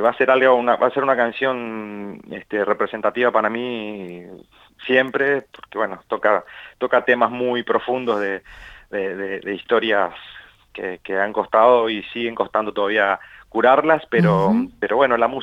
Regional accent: Corrientes, Argentina; En mi casa yo me crié con mis abuelos en Corrientes

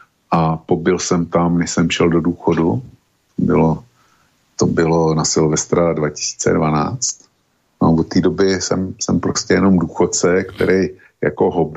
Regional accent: Plzeň, Plzeň Region, Czechia; jsem důchodce, jsem z Plzně, nestydím se za to.

